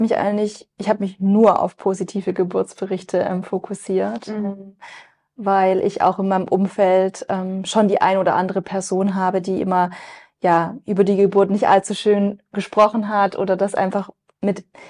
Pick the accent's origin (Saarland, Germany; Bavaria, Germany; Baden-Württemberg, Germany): Baden-Württemberg, Germany; Besigheim; Ich bin 29 Jahre alt. Ich komme aus Besigheim, ist in der Nähe von Stuttgart.